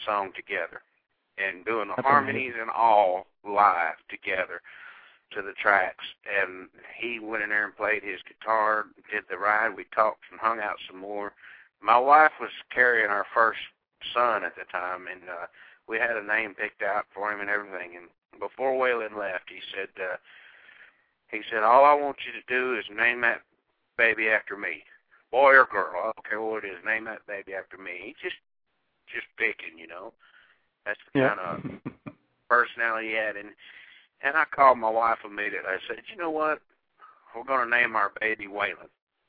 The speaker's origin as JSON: {"language": "English", "region": "Texas", "country": "United States", "said": "It ain't that I'm a cowboy or anything. It's not the fact that I'm from Texas."}